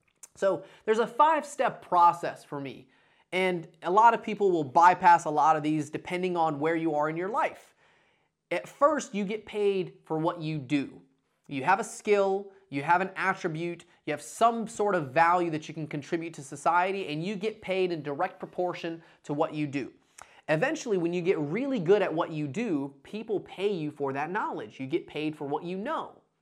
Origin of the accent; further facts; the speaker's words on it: Dalton, Georgia, United States; when I was growing up in Dalton, Georgia